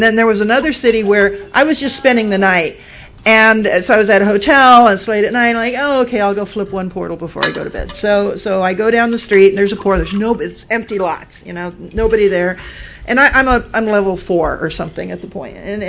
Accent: St. Louis, Missouri, United States; I'm visiting from St. Louis

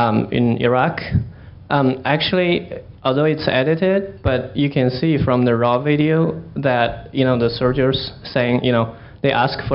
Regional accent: China; The second one is, I'm from China.

